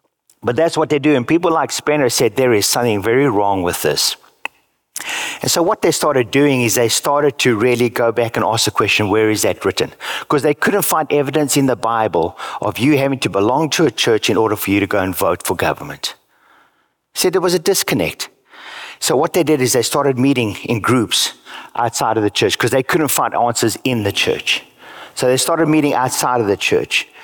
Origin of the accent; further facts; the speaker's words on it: United States; I'm an American. I love the freedoms in our country.